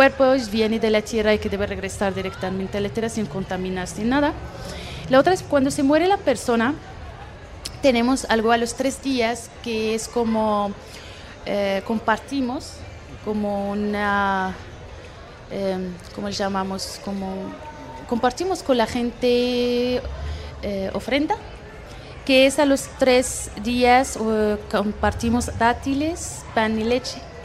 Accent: Morocco; Spanish is a second language; yo soy marroquí y Marruecos es un país musulmán.

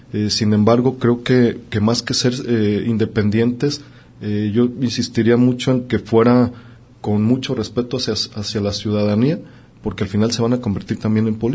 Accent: Mexico; nuestra imagen como mexicanos

